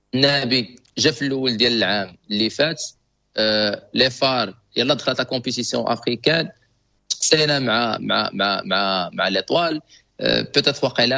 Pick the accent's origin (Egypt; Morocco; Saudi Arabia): Morocco; فالمكانه ديال الفريق الجيش الملكي عندنا حنا كمغاربه كاملين